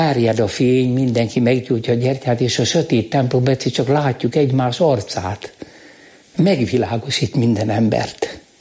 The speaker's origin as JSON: {"language": "Hungarian", "country": "Hungary", "said": "én magyar vagyok. Magyar!"}